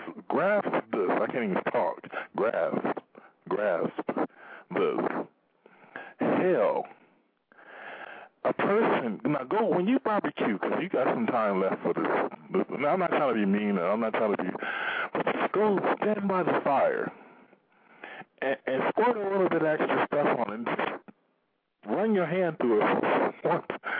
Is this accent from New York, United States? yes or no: no; Pontiac, Michigan, United States; But yeah, I'm from Pontiac, Michigan, and that's why I don't really too much say anything about Detroit.